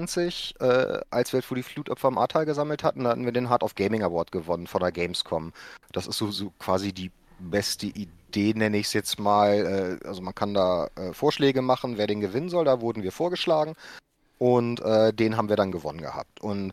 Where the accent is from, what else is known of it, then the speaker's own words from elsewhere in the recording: Austria; ich komme ja aus dem Norden.